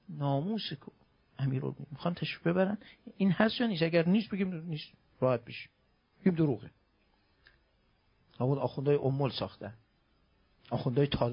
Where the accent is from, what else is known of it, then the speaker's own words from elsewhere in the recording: Iran; شرمساری بگیم ما ایرانی هستیم